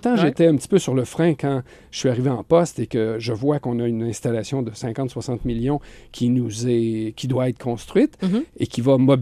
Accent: Trois-Rivières, Quebec, Canada; born there; Moi, je suis né à Trois-Rivières.

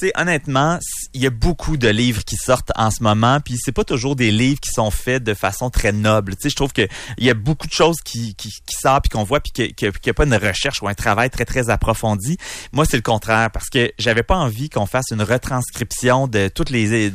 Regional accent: Quebec, Canada; moi, je suis un gars de région. Je viens des cantons de l'Est. Je suis né à 15 minutes du chalet de la vraie nature.

